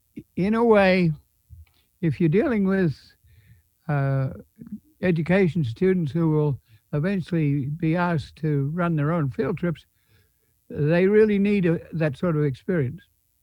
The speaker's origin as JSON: {"language": "English", "country": "Australia", "said": "We started out, I came from Australia."}